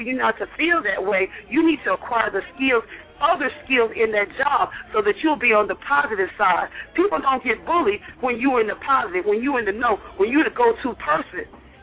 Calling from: Atlanta, Georgia, United States; I'm calling from Atlanta, and my comment is this.

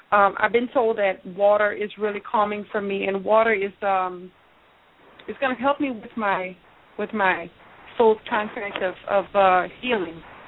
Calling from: Louisiana, United States; I'm calling from Louisiana.

